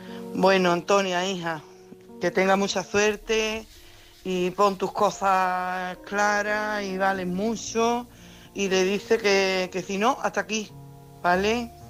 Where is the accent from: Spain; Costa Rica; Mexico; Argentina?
Spain; Coria; de Coria.